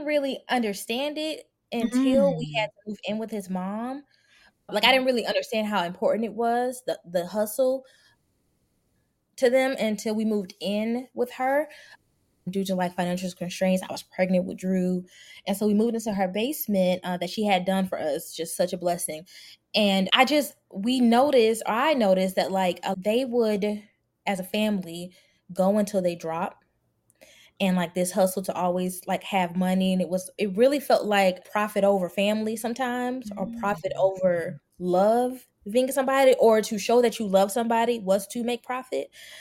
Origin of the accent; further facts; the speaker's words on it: the South, United States; I am African American, Black American, and a lot of, because we are both, we have African ancestry in both of our lines, obviously, and we're both from the South